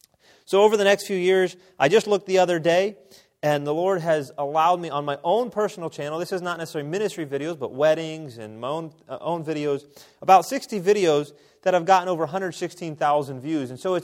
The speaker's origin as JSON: {"language": "English", "town": "Elizabethtown", "region": "Pennsylvania", "country": "United States", "tie": "born or raised there", "lives_now": "Altoona, United States", "said": "I grew up right here in Elizabethtown attending this church, and so it is always good to be back."}